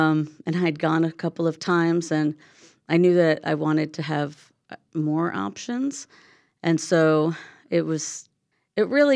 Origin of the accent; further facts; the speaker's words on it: Brooklyn, New York, United States; moved away as an adult; also born or lived in Florida; I grew up in Brooklyn, New York.